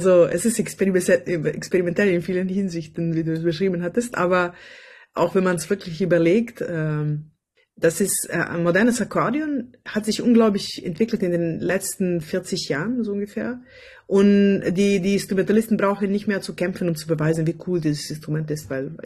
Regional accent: Smederevska Palanka, Podunavlje District, Serbia; German is a second language; in meine kleine Stadt, wo ich geboren war, also in Smederevska Palanka, das ist eine kleine Stadt, 100 Kilometer von Belgrad in Serbien

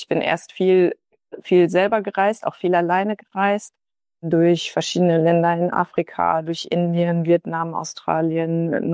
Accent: Münster, North Rhine-Westphalia, Germany; Ich bin hier aufgewachsen und bin dann erst, später bin ich dann angefangen, viel, viel zu reisen

